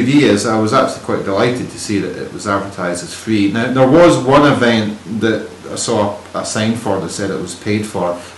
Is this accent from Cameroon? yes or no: no; Scotland, United Kingdom; I'm from Scotland